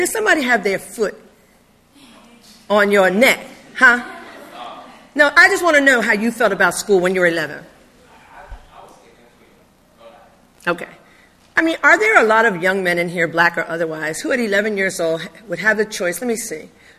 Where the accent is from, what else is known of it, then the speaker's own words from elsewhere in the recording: Philadelphia, Pennsylvania, United States; I didn't know anyone when I was growing up in North Philadelphia, 21st and York.